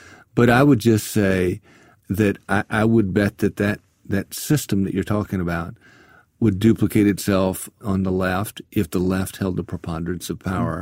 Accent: South Carolina, United States; I'm from South Carolina, I know you are too.

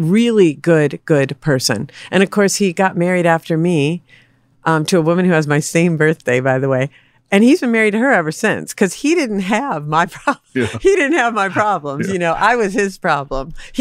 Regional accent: Minneapolis, Minnesota, United States; So my life was, I was raised in Minneapolis. So I was in one foster home for 4.5 years

